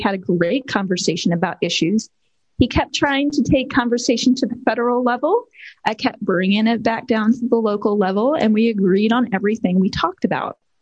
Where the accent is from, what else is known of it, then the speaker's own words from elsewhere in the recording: Shenandoah Valley, Virginia, United States; I grew up in the Shenandoah Valley. I've been a rural Virginian my entire life.